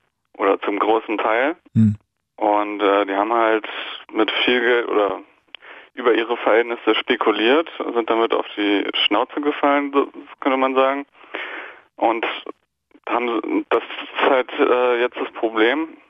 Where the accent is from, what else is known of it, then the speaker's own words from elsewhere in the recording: Germany; Also ich persönlich fühle mich nicht als Europäer, ich bin Deutscher